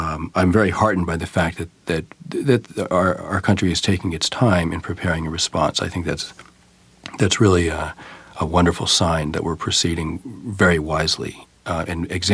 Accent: New York, United States; My reaction wasn't so much as a New Yorker.

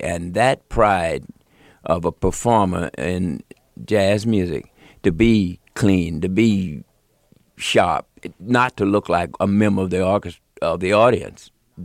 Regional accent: Philadelphia, Pennsylvania, United States; Well, you know, when I was growing up in Philadelphia, our source of pride was the black bands, the black orchestras that used to come to the Lincoln Theater on South Street.

